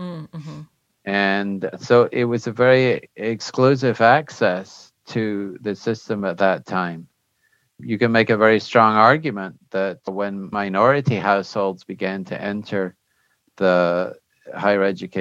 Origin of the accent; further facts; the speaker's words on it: Scotland, United Kingdom; now in United States; I'm actually from Scotland, and I went to university in Scotland